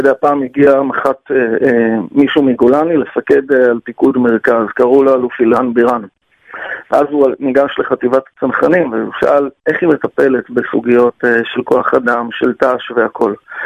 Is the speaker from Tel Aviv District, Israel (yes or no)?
no; Alma, Northern District, Israel; אני תושב הגליל, תושב הפריפריה, גדלתי באלמה, היום אני גר במושב צפחות.